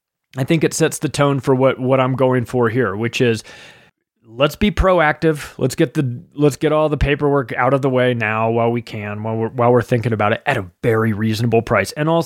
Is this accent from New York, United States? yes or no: no; California, United States; I grew up in California, a beautiful state, or at least it was, turned into a dumpster fire.